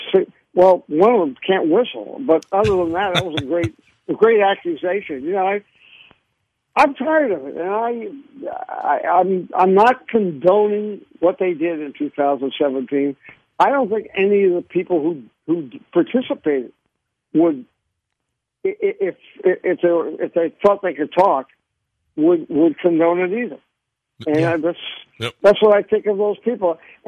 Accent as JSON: {"language": "English", "town": "Boston", "region": "Massachusetts", "country": "United States", "tie": "born or raised there", "said": "I think when the Astros beat the Red Sox in Boston, and there were some fans, unfortunately, in my hometown, chanting obscenities about a player or two, I was embarrassed, really embarrassed."}